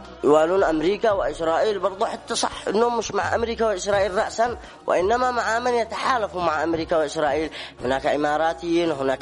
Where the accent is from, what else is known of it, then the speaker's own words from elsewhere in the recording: Taiz Governorate, Yemen; فأني أنصح من أهل قريتي وأهل محافظة تعز بأكملها